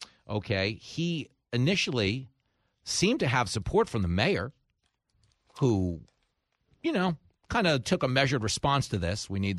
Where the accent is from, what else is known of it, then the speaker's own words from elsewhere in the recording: New York, United States; Look at my hometown of New York, where they just indicted a guy on the subway who was protecting women and children against a zombie attacker.